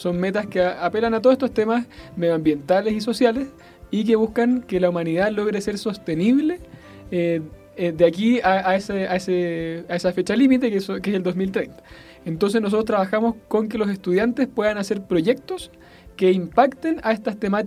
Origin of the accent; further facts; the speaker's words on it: Chile; accent: Chilean; now in Mexico; Yo soy chileno, como habrás notado por mi acento.